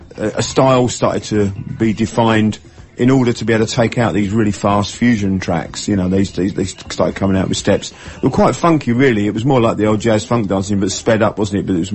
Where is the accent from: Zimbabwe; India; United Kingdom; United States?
United Kingdom; England; I'm an Englishman. I want my cup of tea.